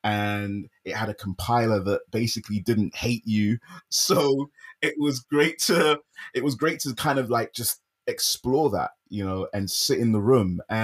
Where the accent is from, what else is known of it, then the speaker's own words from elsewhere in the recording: London, United Kingdom; And being from London, being born and raised in London, I'm really privileged that there is still such a huge developer hub here in the city.